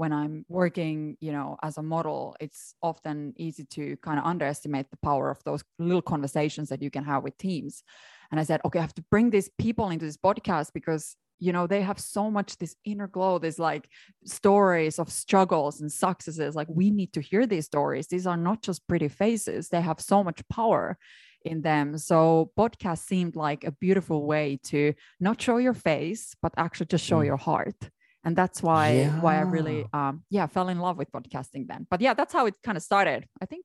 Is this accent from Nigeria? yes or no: no; Finland; English is a second language; But yeah, I'm still from Finland, so I can use English in a funny way.